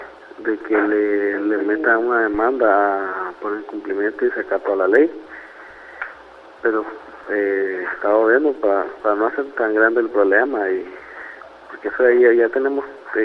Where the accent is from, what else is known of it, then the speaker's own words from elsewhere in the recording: Managua, Nicaragua; Nosotros somos de aquí, de Managua.